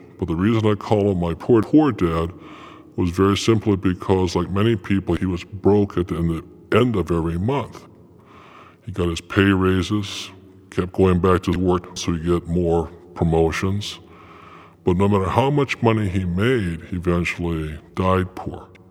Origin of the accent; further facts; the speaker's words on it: Hawaii, United States; I was raised in Hawaii